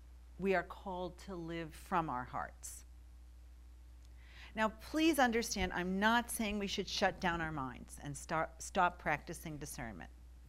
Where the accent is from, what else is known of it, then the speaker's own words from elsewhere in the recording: California, United States; I am from California, first of all, which qualifies me eminently to be an authority on process.